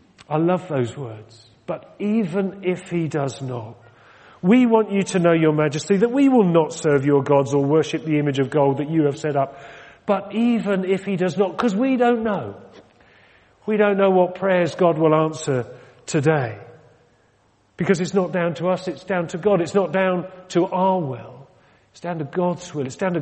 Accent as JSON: {"language": "English", "town": "Exeter", "region": "South West England", "country": "United Kingdom", "tie": "born there", "said": "Many of you will know that I was born in Exeter, down in Devon."}